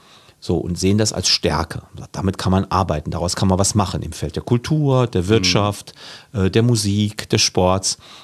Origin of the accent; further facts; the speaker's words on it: Saarland, Germany; das, was wir als Saarländer in Bezug auf Frankreich sehen